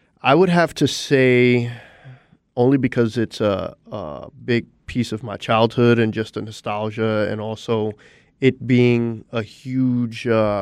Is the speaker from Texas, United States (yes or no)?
no; New York City, New York, United States; as a kid growing up in New York City, you know, my life was a whirlwind, to say the least